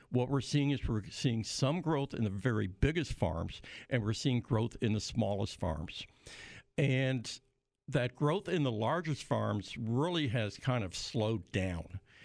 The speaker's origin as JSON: {"language": "English", "region": "Illinois", "country": "United States", "said": "A grain farmer, I'm from Illinois, and it's corn and beans."}